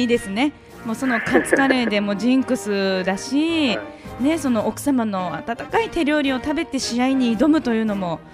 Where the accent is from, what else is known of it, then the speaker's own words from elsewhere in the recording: Fukuoka, Japan; 福岡といえば、ね、私もそうなんですけど、出身が